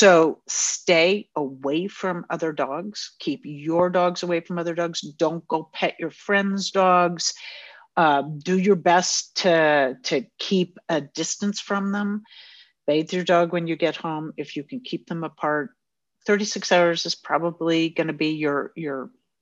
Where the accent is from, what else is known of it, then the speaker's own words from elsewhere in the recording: New York, United States; I just drove to Texas. We're from New York.